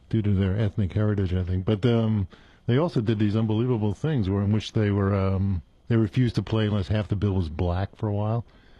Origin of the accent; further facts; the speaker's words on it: Queens, New York, United States; But, see, growing up in New York, and actually where I was grew up in Queens...